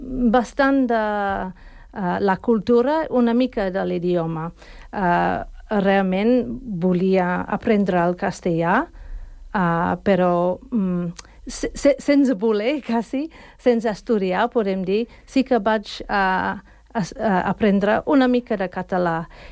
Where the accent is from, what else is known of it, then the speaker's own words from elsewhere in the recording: England, United Kingdom; Catalan is a second language; Soc anglesa